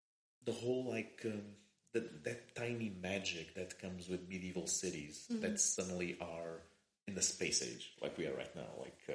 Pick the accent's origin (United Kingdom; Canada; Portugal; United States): Portugal; I'm from Portugal, in which the Holy Mother Church has had a hold for a very, very long time.